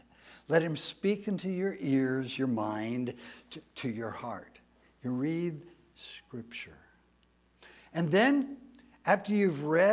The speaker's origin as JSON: {"language": "English", "town": "Encino", "region": "California", "country": "United States", "tie": "born or raised there", "said": "I think of growing up in Encino and living in this little two-bedroom, one-car garage, one-bath house. And I was there for 17 years before going into the military."}